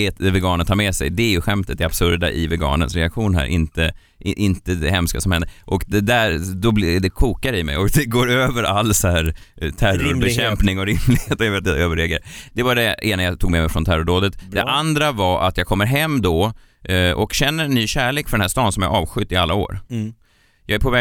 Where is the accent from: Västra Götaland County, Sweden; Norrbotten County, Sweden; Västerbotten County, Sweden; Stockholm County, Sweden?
Stockholm County, Sweden; Stockholm; Att vi är as och vi är stockholmare och vi är stolta över det.